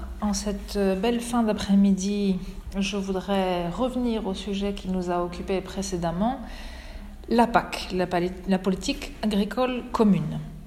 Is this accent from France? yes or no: yes; France; je suis française et que la France est le premier bénéficiaire direct de cette politique